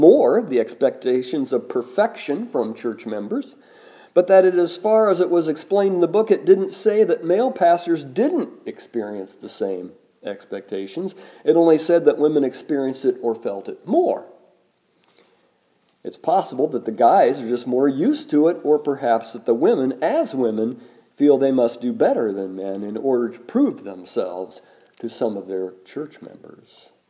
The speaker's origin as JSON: {"language": "English", "country": "United States", "tie": "born or raised there", "said": "since I was born and raised in Rush County"}